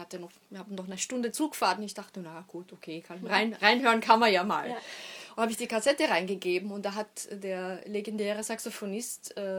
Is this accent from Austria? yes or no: yes; Austria; es war noch in meiner Heimat in Österreich